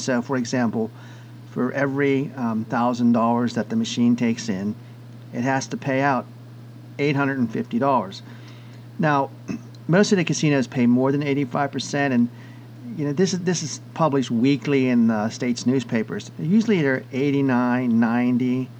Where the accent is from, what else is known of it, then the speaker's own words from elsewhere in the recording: Pennsylvania, United States; you're going to surpass most states, including my home state of Pennsylvania.